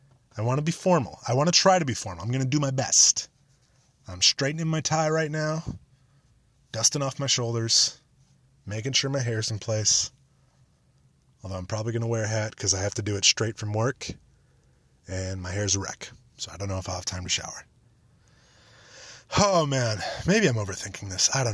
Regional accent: Chicago Ridge, Illinois, United States; Yeah, no, I'm from Chicago Ridge, which is like 15 minutes from downtown.

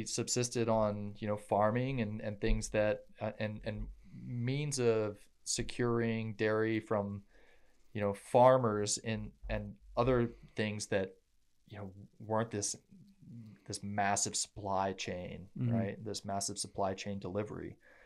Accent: Atlanta, Georgia, United States; also born or lived in England; so I was born in England in 1991, and we moved to Atlanta, Georgia until I was 6 years old. And then we moved back until it was around 10, right? 10, something like that, 10, 11. We moved back just after the millennium to Atlanta, Georgia.

